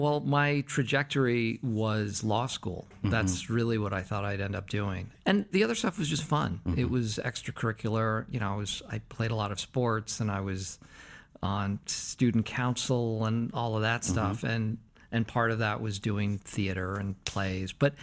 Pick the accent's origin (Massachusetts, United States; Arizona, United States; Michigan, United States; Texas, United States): Massachusetts, United States; Concord; born there; I was born in Concord, Massachusetts.